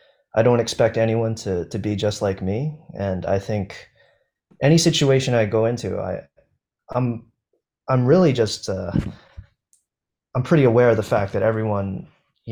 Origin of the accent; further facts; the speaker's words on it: Hawaii, United States; when I grew up on Oahu, like Lanikai. My mother and my stepfather actually lived in this townhouse in Lanikai. So I spent maybe a first couple years of my life maybe